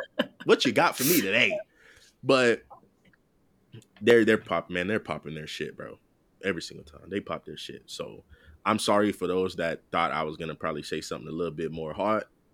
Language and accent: English; Miami, Florida, United States; also born or lived in Alabama; I don't claim Tampa as like my city. I'm from Miami. Yeah. Other people would probably say I'm from Bama, but we're not going to talk about it.